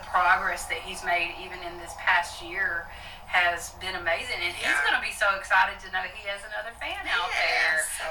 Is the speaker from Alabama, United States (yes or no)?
no; Texas, United States; accent: Northeast Texas; So I'm just gonna sit over here with my Northeast Texas accent.